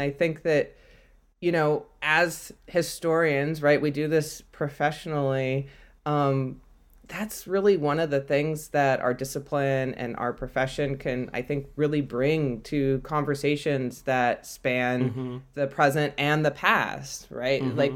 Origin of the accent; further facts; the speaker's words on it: California, United States; So I grew up in California